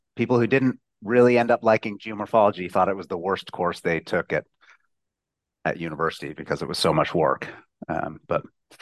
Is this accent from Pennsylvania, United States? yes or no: no; Riverside, California, United States; So I was born in Riverside, and then we spent a little while in Northern California, and then we moved back when I was about 14 to Riverside.